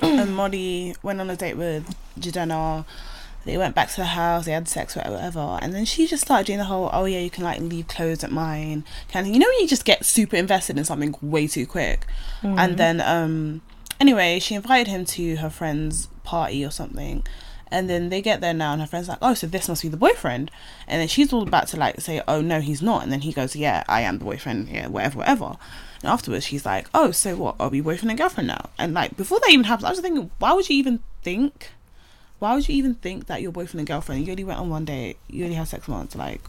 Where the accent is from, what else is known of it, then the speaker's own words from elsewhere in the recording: London, United Kingdom; I am 21 years old. I am a university student and I'm from East London.